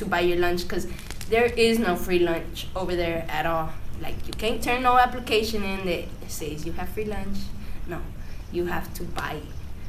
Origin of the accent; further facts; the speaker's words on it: Mexico; Actually, I am a Mexican citizen, and I am an American citizen. I have both certificates.